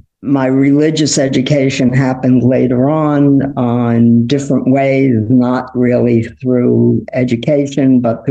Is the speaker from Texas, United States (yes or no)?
no; Brooklyn, New York, United States; Growing up in Brooklyn is the highlight of my identity. I grew up in a place that I would like to see the world become. It was a multicultural environment.